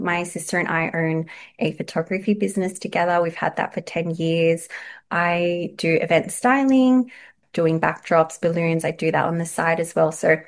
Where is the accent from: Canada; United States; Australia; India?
Australia; Sydney, New South Wales; I grew up in Southwest Sydney